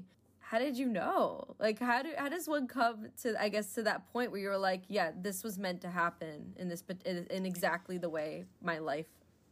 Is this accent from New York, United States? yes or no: yes; North Rockland, New York, United States; I felt that way growing up in North Rockland, when there's less Jews around